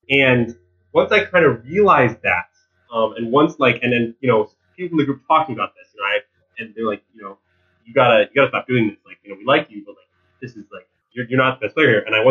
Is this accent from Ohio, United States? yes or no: no; Ann Arbor, Michigan, United States; So I'm from Ann Arbor, Michigan. That's where I like grew up, and that's where I live now. But I went to college in Minnesota